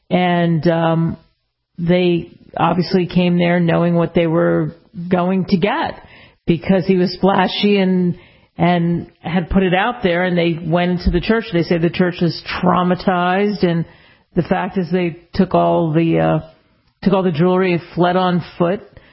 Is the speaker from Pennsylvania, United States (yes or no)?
yes; Philadelphia, Pennsylvania, United States; And I grew up outside of Philly.